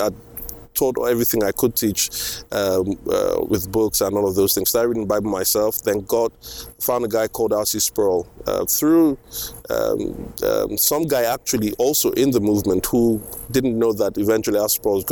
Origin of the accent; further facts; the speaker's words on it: Lagos, Nigeria; born there; I was born in Lagos. I was second of two children.